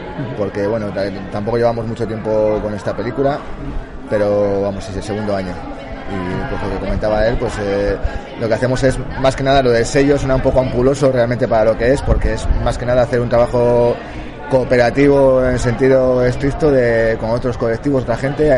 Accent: Cantabria, Spain; Somos de Cantabria, sí. Uno de Talavera, otro de Santander, para que sea muy representativo de...

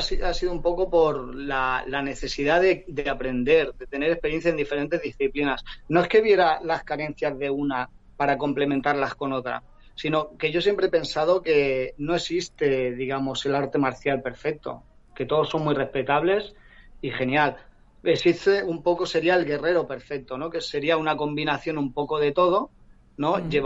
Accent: Barcelona, Catalonia, Spain; Bueno, yo resido actualmente en Paisa, ¿vale? Soy de Barcelona.

